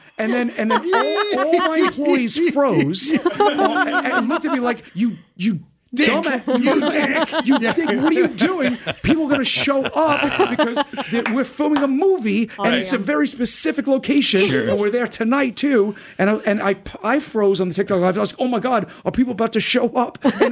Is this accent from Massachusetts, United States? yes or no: no; Staten Island, New York, United States; moved away as an adult; now in Princeton, United States; I grew up in Staten Island, then moved to Brooklyn, then lived in Manhattan for a long time while making the TV show.